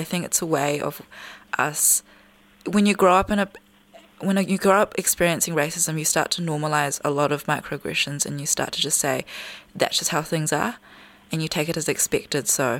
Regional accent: New Zealand; I was walking around my hometown, which is predominantly Pākehā place on the shore.

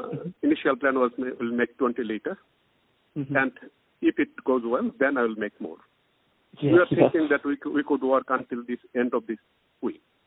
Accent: Bangladesh; English is a second language; I was brought up in Bangladesh, mm-hmm. and I studied pharmacy there, and I was a lecturer at university in Bangladesh.

